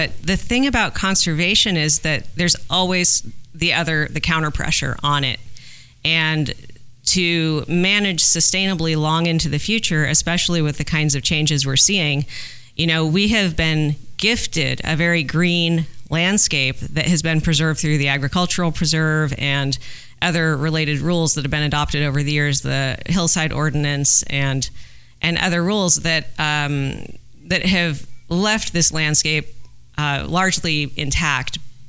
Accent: Napa, California, United States; I was raised in Napa. My family's been in Upper Soda Canyon since the 1930s

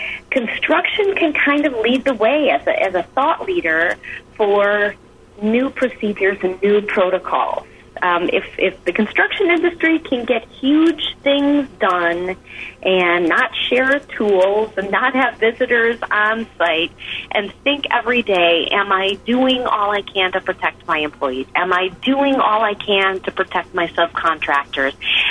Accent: Wisconsin, United States; I think that we as American citizens, we as Wisconsinites, have learned a lot from our grounding here for the last 6 weeks.

